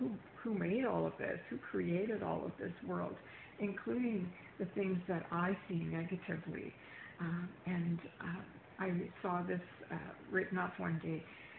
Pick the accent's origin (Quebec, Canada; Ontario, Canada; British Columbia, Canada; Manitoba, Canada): Manitoba, Canada; I am from Manitoba, Canada